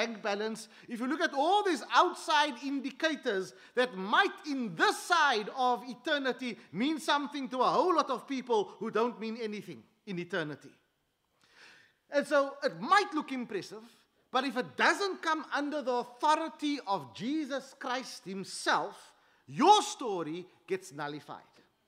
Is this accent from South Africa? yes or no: yes; South Africa; And so that settles this idea that I am South African first, or whatever my ethnicity might be.